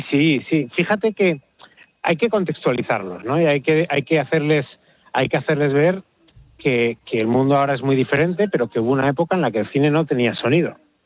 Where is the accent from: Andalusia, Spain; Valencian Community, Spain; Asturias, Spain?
Valencian Community, Spain; Valencia; Lo he llegado a ver en Madrid de pequeño, en Valencia, porque yo soy de aquí.